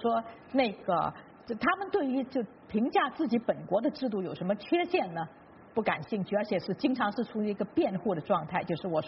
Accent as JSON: {"language": "Chinese", "country": "China", "said": "中国人，就是我们在那个年代长大的中国人"}